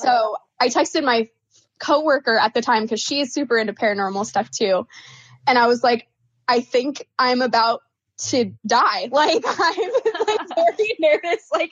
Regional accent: Oregon, United States; now in Phoenix, United States; But yeah, so I was born and raised in Oregon.

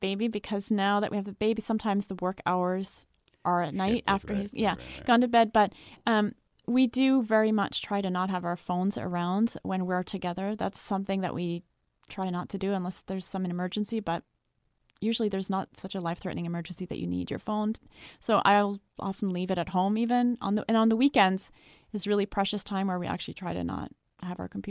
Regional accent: Paris, Île-de-France, France; English is a second language; I'm from France.

